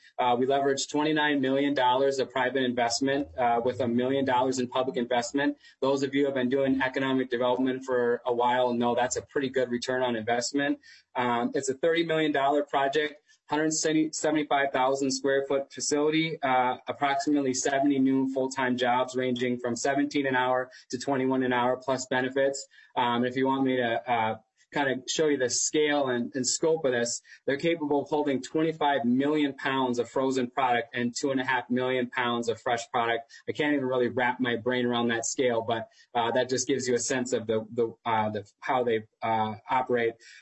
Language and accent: English; St. Paul, Minnesota, United States; So I'll admit I'm from St. Paul.